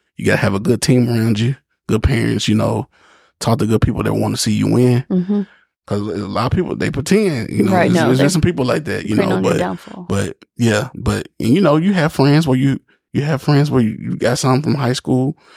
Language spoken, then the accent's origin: English; Mississippi, United States; now in Kentucky, United States; So that's why we came from Mississippi to Kentucky.